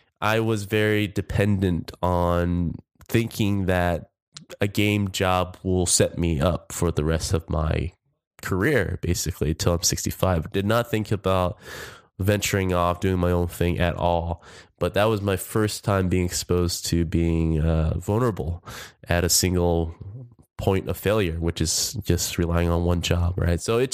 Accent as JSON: {"language": "English", "town": "Orange County", "region": "California", "country": "United States", "said": "And as you guys know, I'm originally from Orange County, looking for jobs in LA."}